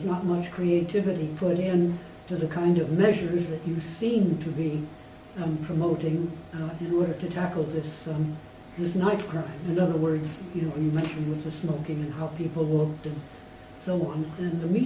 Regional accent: Norway; English is a second language; now in United Kingdom; from Norway.

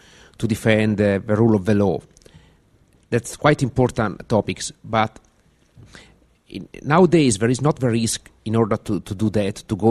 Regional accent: Italy; English is a second language; and I come from Italy.

